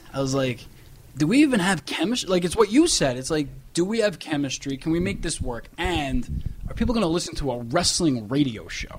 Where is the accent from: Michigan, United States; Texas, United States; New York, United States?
New York, United States; accent: New York; I'm a New Yorker. I got the accents, you know.